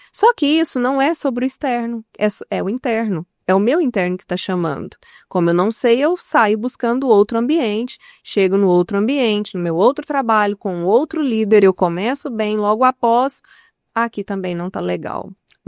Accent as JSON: {"language": "Portuguese", "town": "Rio Verde", "region": "Goiás", "country": "Brazil", "said": "Bom, eu sou de Rio Verde, sou rioverdense"}